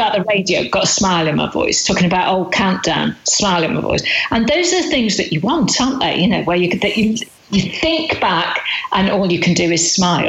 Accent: North West England, United Kingdom; growing up in Rill, obviously Liverpool is a big part of your life.

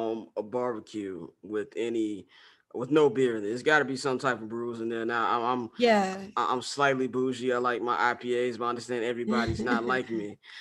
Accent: Chicago, Illinois, United States; I'm from Chicago, so we'll find things to do regardless. But, you know, I mean, hey, when you're born in it, now I've been removed from it for such a long time

